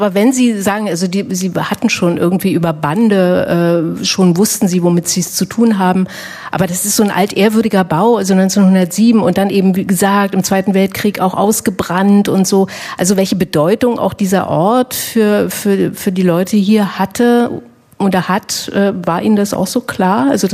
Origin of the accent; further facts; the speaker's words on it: East Germany, Germany; ich komme aus dem Osten, irgendwann, nachdem die Mauer gefallen war, bin ich dann auch mal hier rübergekommen